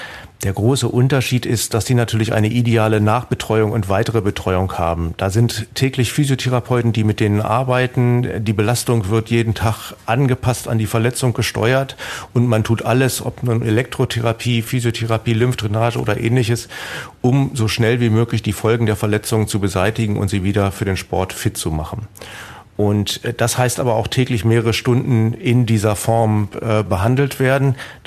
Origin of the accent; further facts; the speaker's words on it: Hanover, Lower Saxony, Germany; Ich komme aus Hannover, deswegen habe ich immer noch ein Herz in Hannover